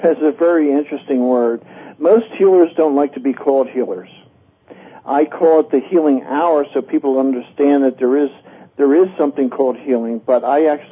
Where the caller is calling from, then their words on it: Rochester, New York, United States; I'm calling from Rochester, New York.